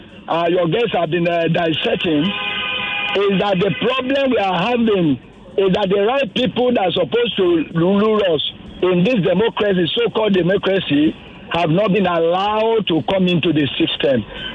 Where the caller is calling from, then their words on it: Ikoyi, Lagos, Nigeria; I'm calling from Awolowo Ikoyi.